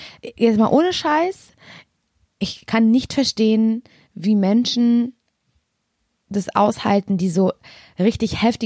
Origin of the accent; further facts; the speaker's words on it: Parchim, Mecklenburg-Vorpommern, Germany; now in Berlin, Germany; So Koordinaten von Parchim, habe ich immer meine Heimat bei mir zu Hause in Spandau.